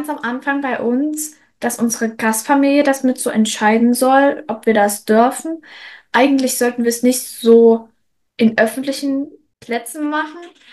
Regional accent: Germany; ich als Deutsche

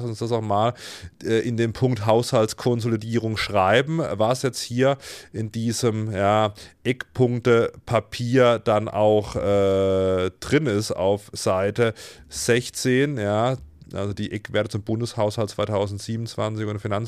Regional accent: Freiburg, Baden-Württemberg, Germany; hier als Freiburger

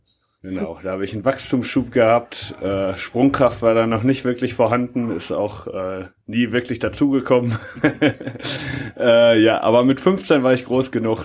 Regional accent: Hagen, North Rhine-Westphalia, Germany; now in Münster, Germany; Ich bin 31 Jahre alt. Ich komme ursprünglich aus Hagen und jetzt wohne ich seit 3 Jahren in Münster.

